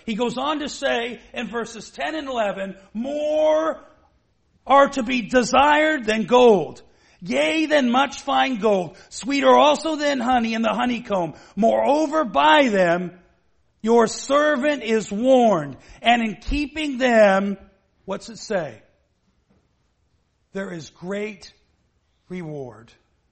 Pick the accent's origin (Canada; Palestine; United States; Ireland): Canada; Maybe it's because I'm Canadian.